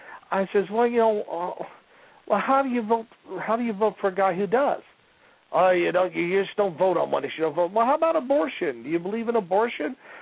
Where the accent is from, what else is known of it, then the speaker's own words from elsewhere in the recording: Midwest, United States; born there; I was born in the Midwest, in the Rust Belt, they call it now.